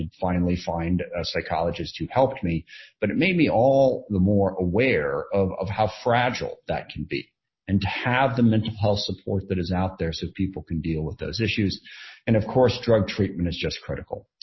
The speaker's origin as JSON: {"language": "English", "town": "SeaTac", "region": "Washington", "country": "United States", "tie": "born or raised there", "said": "that's where I grew up. I grew up in SeaTac, so I know the area well."}